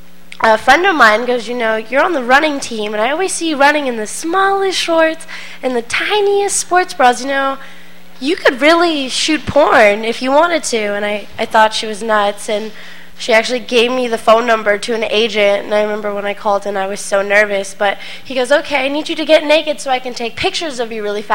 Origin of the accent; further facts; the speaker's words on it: Los Angeles, California, United States; Yeah, born and raised in L.A.